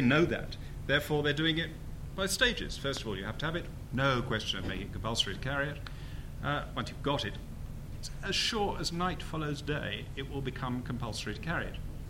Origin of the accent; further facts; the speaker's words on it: England, United Kingdom; I just said to the officer, I'm English, I don't have to carry them